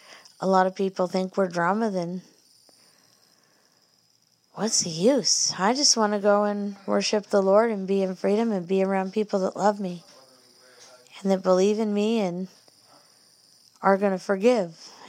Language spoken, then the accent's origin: English; United States; You know, I'm an American.